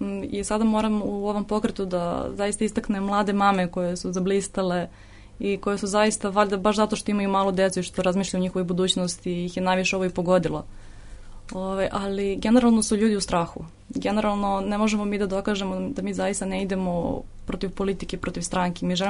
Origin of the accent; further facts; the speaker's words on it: Pirot, Pirot District, Serbia; ja sam prva iz Pirota, ovde sam već skoro 10 godina